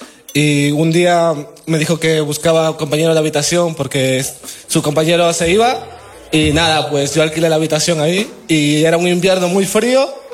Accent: Ecuador; Soy de Ecuador, soy de Ecuador.

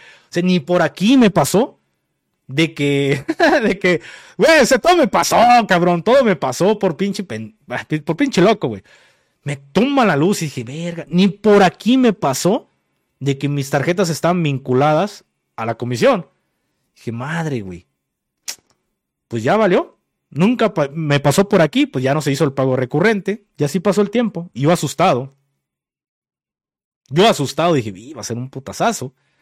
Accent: Mexico; Como buen mexicano, pusimos un diablito para librar el día porque teníamos grabaciones.

